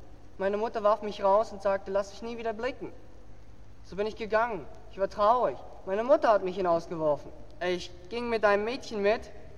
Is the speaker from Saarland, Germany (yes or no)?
no; Berlin, Germany; Ja, ich komme aus Berlin. Ich bin sehr früh von zu Hause weggelaufen. Ich war 15.